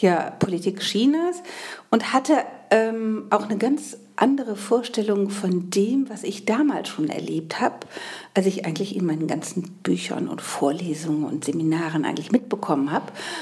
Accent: Eifel, Germany; Ich komme ja aus dem Dorf in der Eifel.

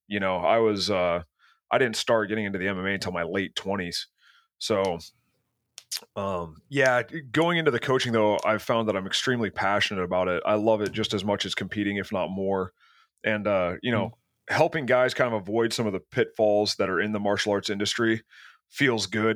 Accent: Alaska, United States; moved away; also born or lived in Florida; I was born and raised in Alaska and bullied a lot, and then got forced to move to Florida.

